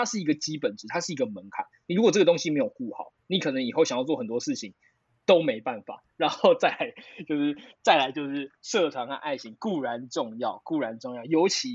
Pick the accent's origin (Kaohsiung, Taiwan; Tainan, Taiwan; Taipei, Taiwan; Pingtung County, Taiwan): Taipei, Taiwan; 没有，我都住家。我是一个台北人，就是好。